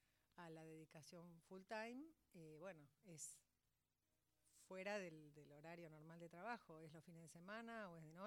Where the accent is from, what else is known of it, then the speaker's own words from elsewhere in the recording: Buenos Aires, Argentina; Nací en la ciudad de Buenos Aires, en el barrio de Palermo.